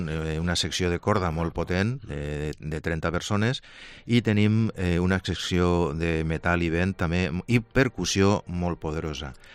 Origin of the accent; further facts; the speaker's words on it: Castellón de la Plana, Valencian Community, Spain; born there; now in Vila-real, Spain; jo sóc nascut també a Castelló, encara que ja l'empel de Villarreal ja comença a pesar més en anys